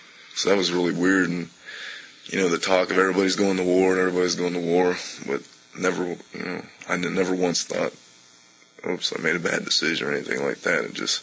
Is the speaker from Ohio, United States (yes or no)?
yes; Richwood, Ohio, United States; also born or lived in Marion, Ohio; I was born in Marion, Ohio. It was a town of about 30,000 people. Moved to a small town out in the country, Richwood, Ohio, in 7th grade. Two stoplights.